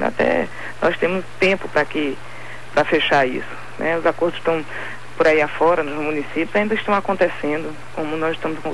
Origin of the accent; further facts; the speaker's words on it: Caruaru, Pernambuco, Brazil; Eu venho de Caruaru